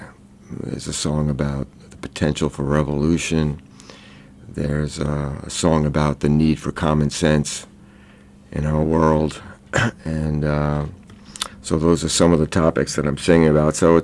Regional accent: Brooklyn, New York, United States; When I was a kid growing up in Brooklyn

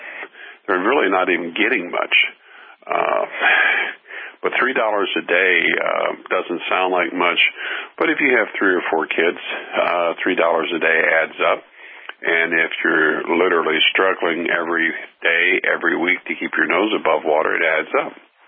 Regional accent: Midwest, United States; And I grew up in the American Midwest. I went to Catholic schools.

